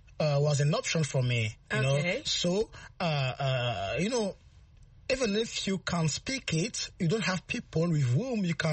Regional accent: Burkina Faso; I'm a journalist and I come from Burkina Faso.

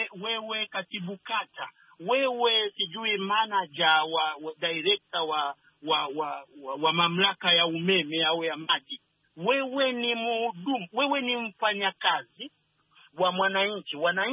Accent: Burundi; hasa nikitazama kule kwetu nchini Burundi

